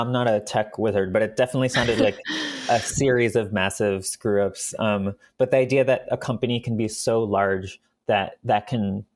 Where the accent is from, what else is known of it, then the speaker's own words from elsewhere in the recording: New York City, New York, United States; when I was 13, I was in middle school, two blocks away from the Twin Tow